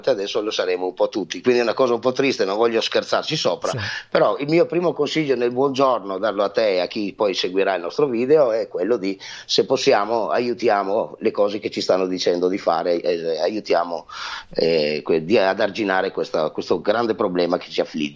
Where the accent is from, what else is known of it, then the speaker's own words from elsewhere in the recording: Friuli-Venezia Giulia, Italy; born there; nella zona dove sono nato, appunto in Friuli